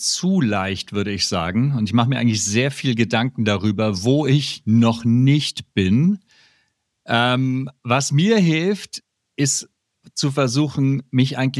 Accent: Hamburg, Germany; aus Hamburg

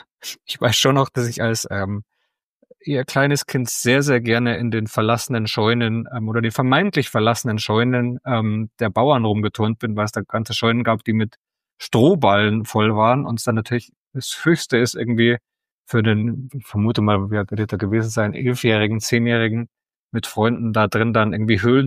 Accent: Bavaria, Germany; Ich bin wirklich sehr, sehr dörflich auch aufgewachsen in Bayern und war einer derjenigen, der Hochdeutsch gesprochen hat, auch wenn man das jetzt wahrscheinlich nicht hört und ich wahrscheinlich für Nicht-Bayern immer noch sehr, sehr bayerisch klinge

